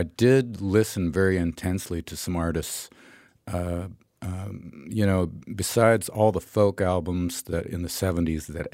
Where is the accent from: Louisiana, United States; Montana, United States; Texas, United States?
Montana, United States; Great Falls; When we moved from here to Montana, and I ended up really spending most of my time growing up in Great Falls.